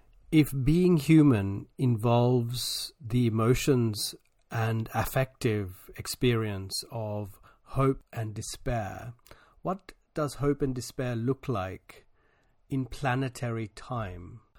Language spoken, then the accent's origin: English; Colombo, Western Province, Sri Lanka; my own childhood in Colombo in Sri Lanka